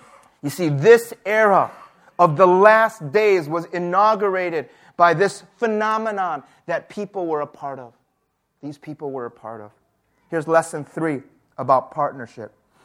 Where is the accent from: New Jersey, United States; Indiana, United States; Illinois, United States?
Illinois, United States; Chicago; I'm from Chicago.